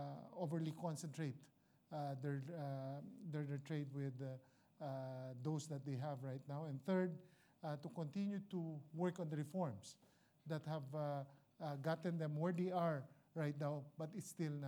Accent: Philippines; in my home country, I'm glad that the current administration is continuing to reform

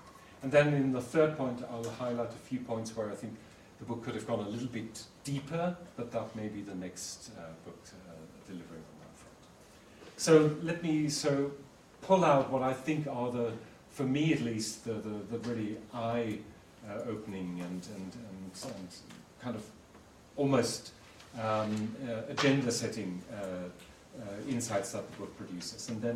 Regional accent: Germany; I'm from Germany, and perhaps Germans have a particular habit of writing in that style.

